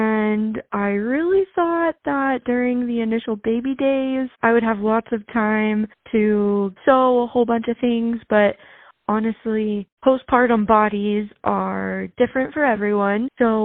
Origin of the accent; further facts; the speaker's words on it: Colorado, United States; I'm from Colorado.